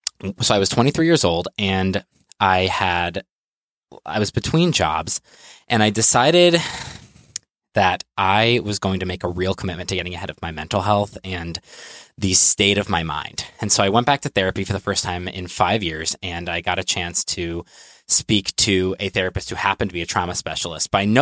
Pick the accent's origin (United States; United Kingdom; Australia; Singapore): United States; New Haven, Connecticut; I am 26 and I'm from Connecticut, from New Haven, which makes this extra intimate.